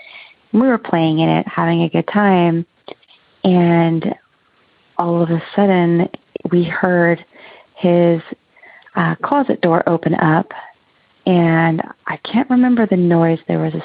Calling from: Oregon, United States; I'm calling from Oregon.

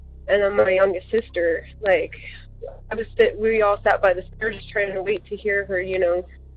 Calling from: Colorado, United States; I am calling from Colorado

